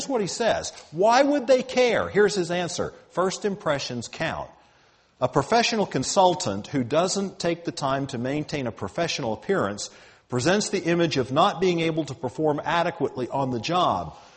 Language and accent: English; the South, United States; And I admit I'm from the South, but I didn't type that.